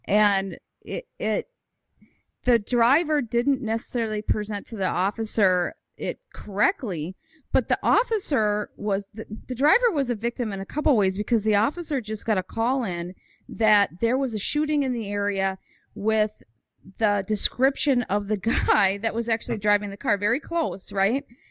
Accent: Minneapolis, Minnesota, United States; I'm from Minneapolis, and as you're aware, there was a big incident here

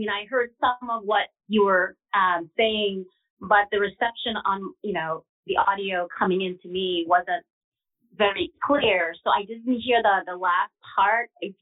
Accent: Virginia, United States; from Virginia.

